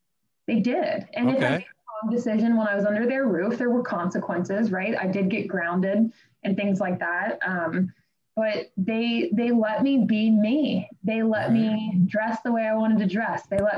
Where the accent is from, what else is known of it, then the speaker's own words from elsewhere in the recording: Cincinnati, Ohio, United States; I grew up in Cincinnati, Ohio, and I applied, and I was supposed to go, and I was accepted to Wright State University